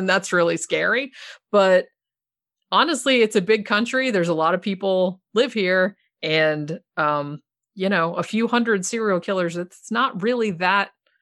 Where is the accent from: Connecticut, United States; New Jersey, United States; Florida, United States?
Florida, United States; Daytona Beach; I'm from Daytona Beach, and that's, you know, she spent a lot of time there.